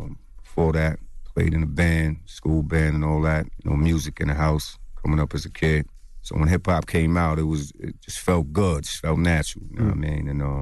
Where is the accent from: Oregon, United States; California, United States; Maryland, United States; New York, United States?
New York, United States; Like, yo, where you from? I'm from Long Island.